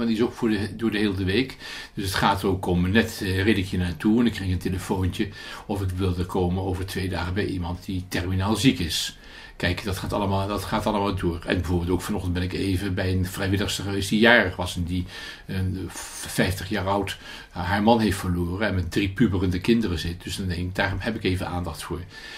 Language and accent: Dutch; Rijswijk, South Holland, Netherlands; Oorspronkelijk kom ik vandaan uit Rijswijk bij Den Haag. Ik ben daar geboren, 64 jaar geleden. Als oudste van een gezin van 6 kinderen. En met een hartstikke rooms-katholieke familie.